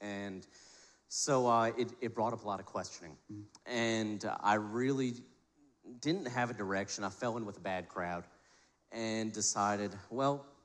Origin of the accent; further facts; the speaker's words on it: New Orleans, Louisiana, United States; So I grew up in New Orleans, Louisiana. We talked about that.